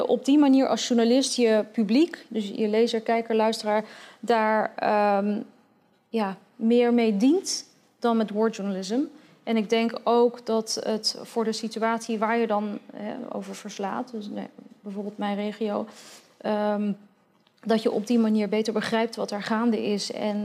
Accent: Netherlands; wij zijn journalisten uit Nederland, mijn cameraman is ook een Nederlander

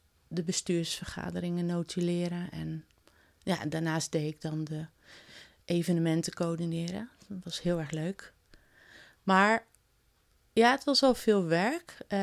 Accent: Rotterdam, South Holland, Netherlands; Ik kom oorspronkelijk uit Rotterdam. Mijn ouders die woonden in Rotterdam. En we waren verbonden met een Pinkstergemeente.

